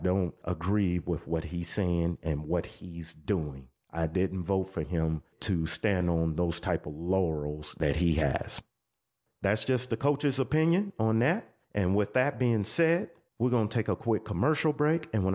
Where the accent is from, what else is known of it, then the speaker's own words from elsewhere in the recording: United States; And me being African American, I know how I was treated in this country.